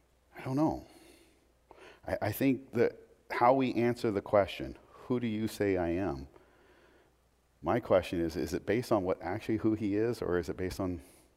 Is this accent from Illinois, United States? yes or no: no; Portland, Oregon, United States; I grew up in Rip City